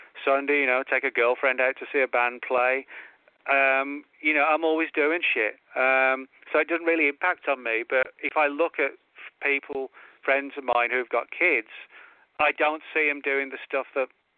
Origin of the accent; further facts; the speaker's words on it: England, United Kingdom; Like you said, you know, I'm from England.